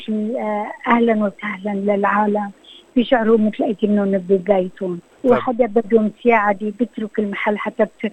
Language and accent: Arabic; Rashaya al-Fukhar, Nabatieh Governorate, Lebanon; now in Wagga Wagga, Australia; أنا أصلي من لبنان، من رشايا الفخار، جيت على أستراليا سنة 1968. أنا جيت بالباخرة على أستراليا